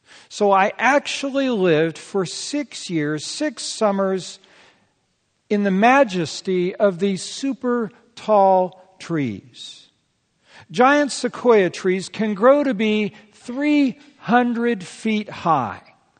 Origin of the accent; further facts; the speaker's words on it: California, United States; I grew up in Yosemite National Park as a kid